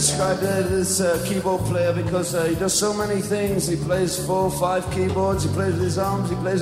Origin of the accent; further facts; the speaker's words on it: Newcastle upon Tyne, North East England, United Kingdom; He's from Newcastle upon Tyne in England, which is my hometown.